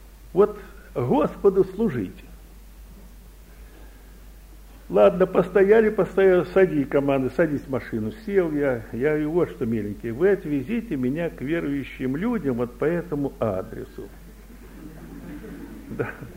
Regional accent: Russia; Я из России.

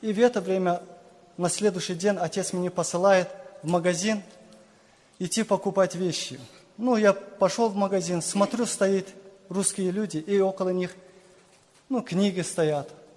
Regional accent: Ganja, Azerbaijan; я из Азербайджана, тоже город Кенджа.

